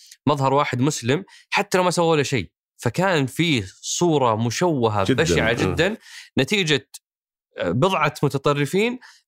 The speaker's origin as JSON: {"language": "Arabic", "country": "Saudi Arabia", "said": "إحنا كسعودية تتبنى هذا المركز وتموله 8 سنوات"}